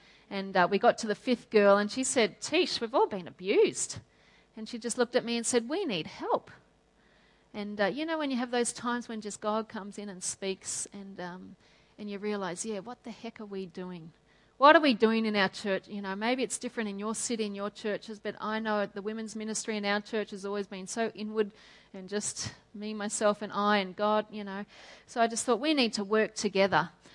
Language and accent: English; Toowoomba, Queensland, Australia; So I grew up in Toowoomba. My dad's a pastor there as well. So I grew up in a great Christian family.